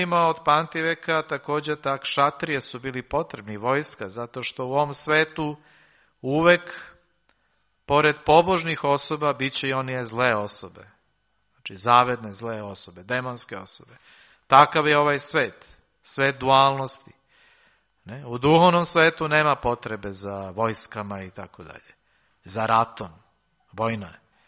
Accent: Serbia; Tamo kod nas u Srbiji ima Kosovo.

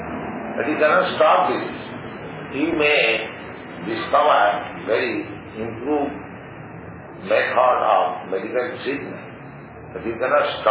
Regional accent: India; English is a second language; we are Indian, we are seen in India.

